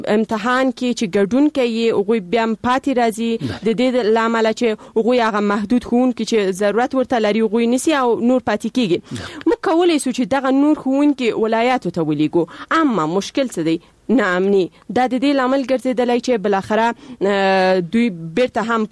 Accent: Paktia, Afghanistan; زه د پکتیا د دسی یو ولسوالیم چې اصلا الته د انجونو لپاره هیڅ کوانځای نشته

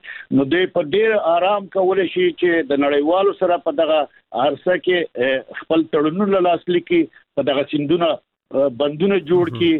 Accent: Kunar, Afghanistan; البته زه خپله هم د کونړ ولایت یم. کونړ یو غرنی ولایت دی.

